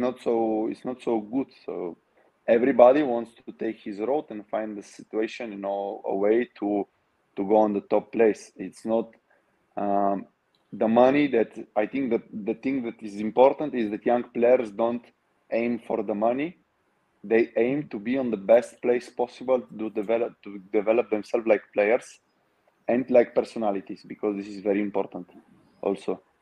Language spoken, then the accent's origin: English; Bulgaria; because I came from Bulgaria.